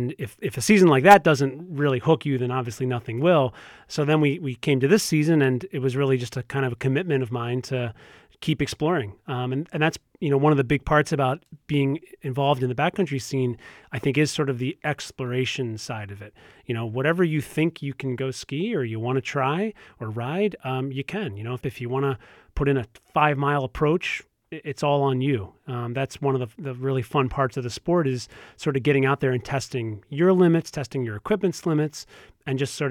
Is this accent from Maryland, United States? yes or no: yes; Maryland, United States; now in Vermont, United States; I moved here about 5 years ago to start a family. And I knew how to ski. I'm from Maryland